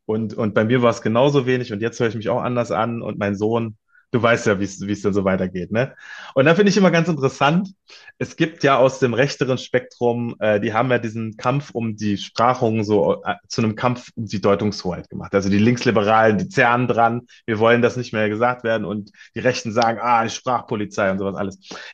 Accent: Kassel, Hesse, Germany; Ich bin wieder hier in meiner Heimatstadt in Kassel.

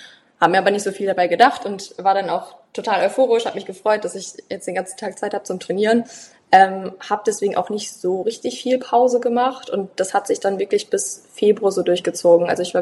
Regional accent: Löhne, North Rhine-Westphalia, Germany; Ich komme ja tatsächlich so aus Löhne, knapp daneben, aber ja, mein Pferd steht in Bad Oeynhausen

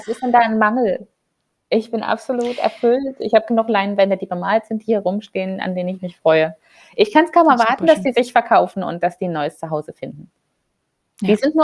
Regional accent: Brandenburg, Germany; born or raised there; also born or lived in Berlin; now in Seoul, South Korea

